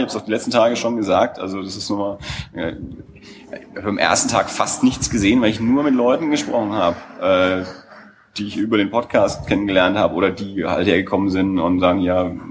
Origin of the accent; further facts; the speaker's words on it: Erlangen, Bavaria, Germany; Gut, Mann, ich bin aus Erlangen, ich bin immer da.